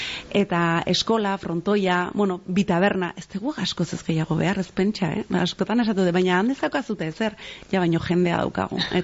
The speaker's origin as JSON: {"language": "Basque", "region": "Basque Country", "country": "Spain", "said": "ni Gipuzkoarra naiz, oso Real zalea, euskera desberdina"}